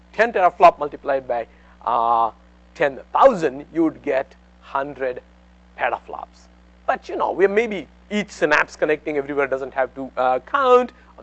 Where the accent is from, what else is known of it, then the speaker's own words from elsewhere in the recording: India; This particular machine happens to be in my hometown where I grew up, so in India.